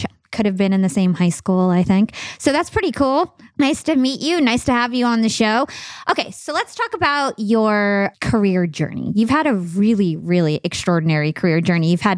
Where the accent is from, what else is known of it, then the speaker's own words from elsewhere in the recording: Watchung, New Jersey, United States; So I'm in Watchung, New Jersey. I grew up in Watchung, New Jersey.